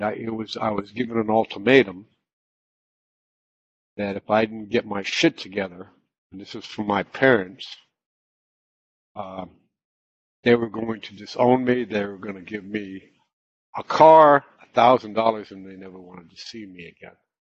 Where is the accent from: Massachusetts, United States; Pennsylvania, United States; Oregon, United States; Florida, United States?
Florida, United States; I am from Florida. I've been back in Florida for most of my recovery.